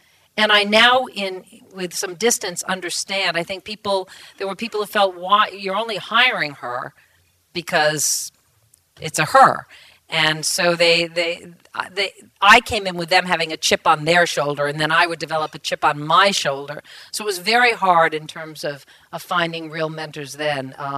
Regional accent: East Providence, Rhode Island, United States; I grew up in East Providence, and I went home to my parents' house

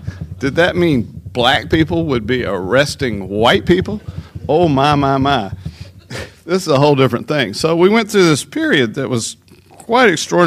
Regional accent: Atlanta, Georgia, United States; I mean, when we grew up in Atlanta, Highway 41, we called the four lane.

